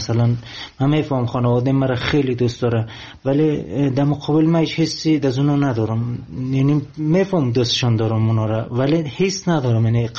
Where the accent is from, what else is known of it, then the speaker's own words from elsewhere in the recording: Afghanistan; also born or lived in Iran; همون معتادای خود ایرانی میدید که من افغانی هستم،